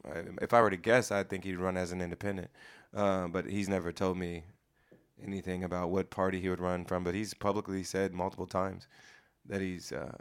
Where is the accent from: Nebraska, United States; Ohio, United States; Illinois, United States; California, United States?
Ohio, United States; I went to that in Ohio, in my hometown, when I was pretty young. Yeah, I was probably like 10 or 11.